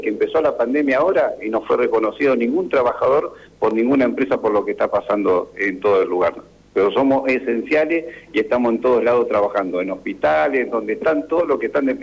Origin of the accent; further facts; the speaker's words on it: Santa Fe, Argentina; yo soy de Santa Fe, me gusta venir a mi provincia